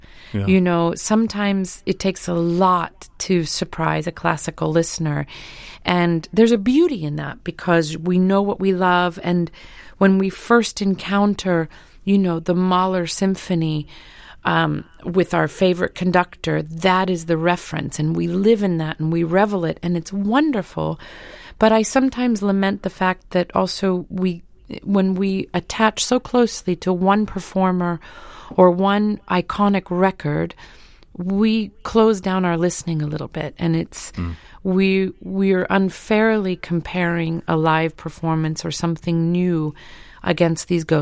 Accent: Kansas City, Missouri, United States; Plus, I'm from Kansas City, so this element of jazz was around me all the time.

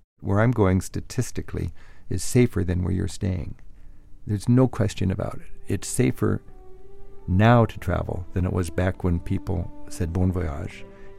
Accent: United States; When I was in Iran, I experienced the friendliest welcome of any place I've ever been as an American.

